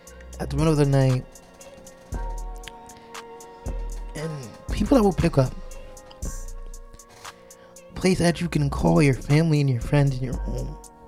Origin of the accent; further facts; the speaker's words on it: Hudson, New York, United States; Yeah, I'm a hood kid. Feel me? Like I'm from Hudson, man.